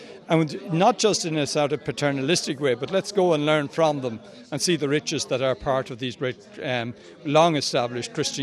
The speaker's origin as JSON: {"language": "English", "country": "Ireland", "tie": "born or raised there", "said": "I grew up in the Republic of Ireland, in the shadow of Northern Ireland, at a time when we had a lot of community strife and troubles, and very real troubles."}